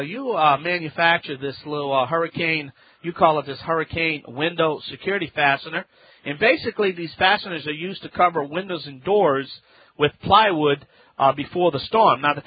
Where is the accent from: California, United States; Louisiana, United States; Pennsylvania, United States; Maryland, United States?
Louisiana, United States